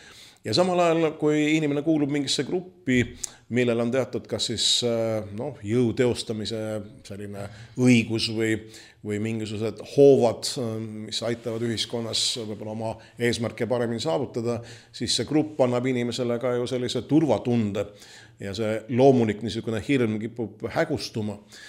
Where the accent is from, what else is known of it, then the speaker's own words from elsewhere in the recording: Tallinn, Harju County, Estonia; mina kasvasin Mustamäel, käisin Kännu Kukka juures koolis